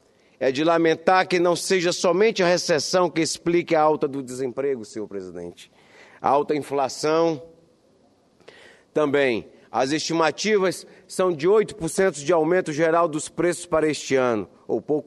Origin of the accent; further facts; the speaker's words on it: Cruzeiro do Sul, Acre, Brazil; born there; eu mesmo nasci na Santa Casa de Misericórdia de Cruzeiro do Sul, no meu estado, o estado do Acre.